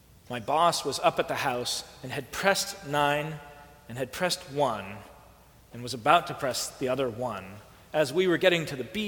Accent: Oakland, California, United States; Growing up in Oakland, it was always this place of orientation.

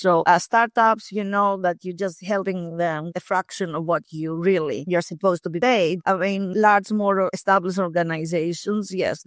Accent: Greece; moved away as an adult; I was born and raised in Greece. And I did my first degree in Greece, in one of our best universities in there, and in engineering, of course.

